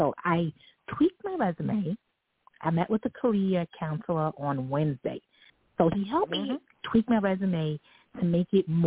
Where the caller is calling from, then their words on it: New York City, New York, United States; I'm calling from New York City.